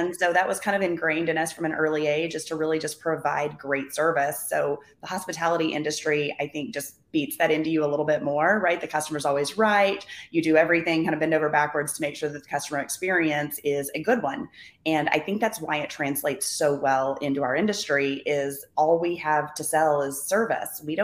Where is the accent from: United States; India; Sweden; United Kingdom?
United States; Bedford, Texas; I grew up in the Hirschfields, Bedford area, kind of out by Dallas-Fort Worth Airport.